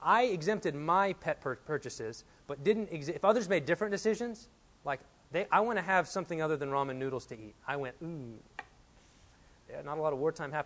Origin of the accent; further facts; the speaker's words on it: Texas, United States; from Texas. Just got married, been married about a month